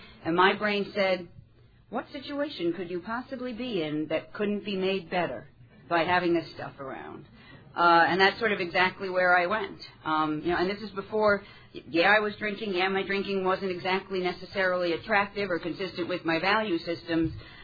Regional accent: New York, United States; Grew up, two kids, parents who are teachers, on Long Island in New York. So that's sort of where I really believe I'm a New Yorker inside. I'm a New Yorker

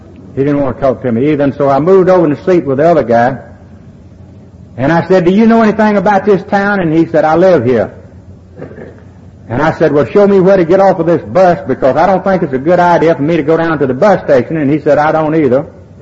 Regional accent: Atlanta, Georgia, United States; And the police picked me up, found out I was from Atlanta, and they wanted me in Atlanta.

